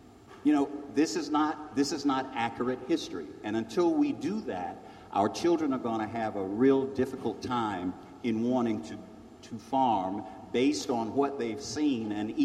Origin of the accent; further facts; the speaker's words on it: Tillery, North Carolina, United States; In North Carolina, when I tell people I'm from Tillery and they go, where is that?